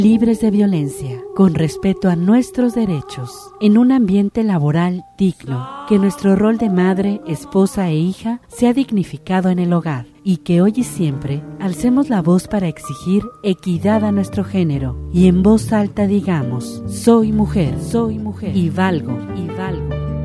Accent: León, Guanajuato, Mexico; de León, Guanajuato, México.

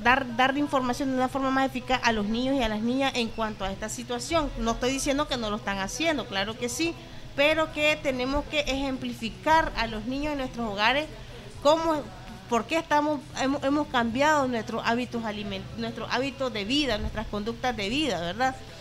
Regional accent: Nicaragua; No, como nicaragüense, lo que se hace es que se consume la gaseosa que está a la vuelta de la esquina

